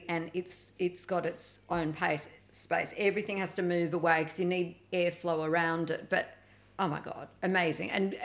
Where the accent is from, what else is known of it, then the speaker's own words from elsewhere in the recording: Melbourne, Victoria, Australia; I'm from Melbourne.